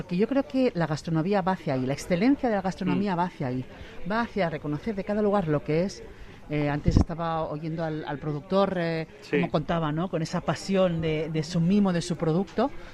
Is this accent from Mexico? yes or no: no; Barcelona, Catalonia, Spain; moved away as an adult; now in Basque Country, Spain; Yo vengo de Barcelona, ahora que decíais de buen tiempo.